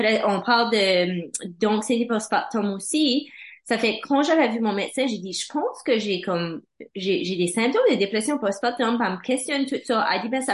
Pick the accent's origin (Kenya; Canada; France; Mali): Canada; Et puis, là, je parle français, anglais, tout de même, je suis acadienne.